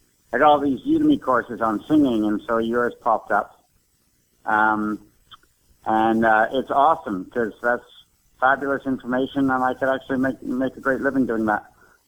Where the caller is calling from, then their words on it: Kelowna, British Columbia, Canada; I'm calling from Kelowna, British Columbia, Canada, in the beautiful Okanagan.